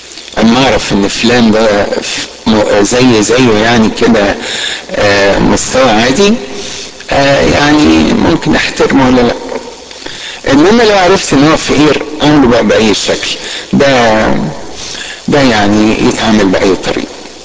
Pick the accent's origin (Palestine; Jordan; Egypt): Egypt; Alexandria, Alexandria Governorate; اذكر قصة حصلت عندنا في اسكندرية